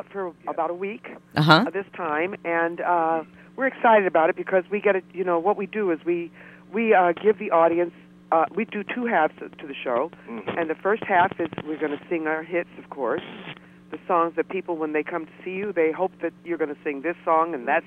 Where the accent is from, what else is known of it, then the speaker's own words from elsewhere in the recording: Jersey City, New Jersey, United States; born there; I was born in Jersey City.